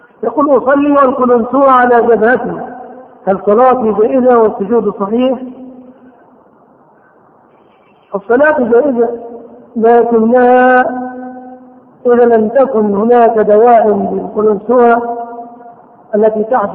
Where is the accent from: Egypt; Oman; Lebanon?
Egypt; ولكن عندنا في مصر نظام العقبات ملغي في بلادنا